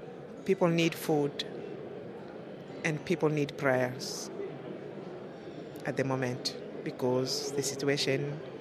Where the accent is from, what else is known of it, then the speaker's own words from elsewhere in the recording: DR Congo; also born or lived in Zimbabwe; now in Rome, Italy; Sisters of Notre Dame de Namur. I'm from Congo, Republic Democratic of Congo. Our congregation is international. I've been working in Zimbabwe for 7 years, and now I'm here in Rome, working in our general leadership team.